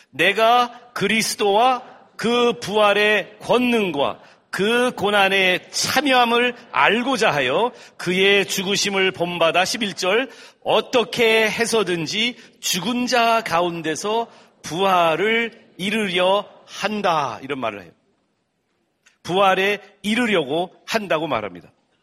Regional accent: South Korea; born there; 우리 어머니가 미국 분이신데 제가 한국에서 태어났잖아요. 그래서 항상 사람들이 나한테 왜 이렇게 한국말 잘하냐고 물어보는데요.

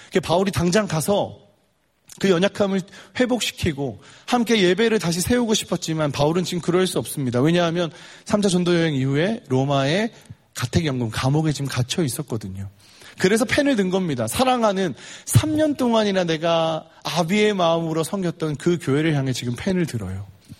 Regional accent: Busan, South Korea; 저한테 세상의 중심은 부산입니다. 전 부산에서 왔거든요. 그중에 제가 살았던 곳이 바닷가에 있는 항구 도시였어요.

